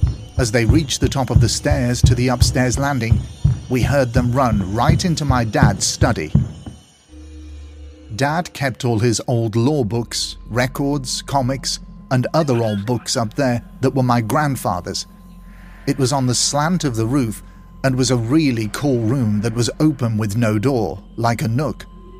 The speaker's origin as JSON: {"language": "English", "region": "Alabama", "country": "United States", "tie": "born or raised there", "said": "I'm originally from the Bible Belt, and I was born in Alabama to an extremely evangelical religious mother who saw the paranormal, metaphysics, and occult as demonic."}